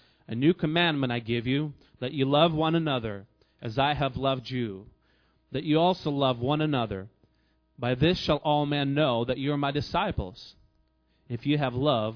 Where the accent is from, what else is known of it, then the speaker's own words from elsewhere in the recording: Russia; English is a second language; And it has nothing to do with, you know, that I'm up from Russia and that, you know, we have snow up to the tops of the roof and the houses